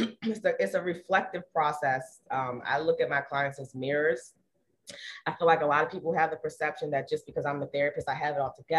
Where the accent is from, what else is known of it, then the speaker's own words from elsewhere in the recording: Maryland, United States; But we're still from Maryland.